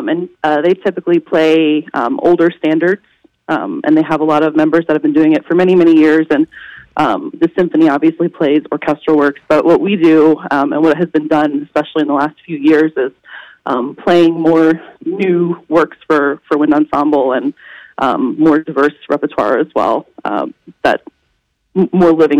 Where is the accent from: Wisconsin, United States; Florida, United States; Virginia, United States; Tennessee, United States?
Florida, United States; I spent 3 years in Ann Arbor. I'm originally from Florida.